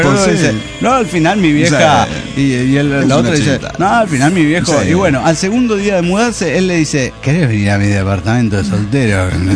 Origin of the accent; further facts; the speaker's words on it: Buenos Aires, Argentina; Hola, ¿cómo están? … de Buenos Aires, Argentina.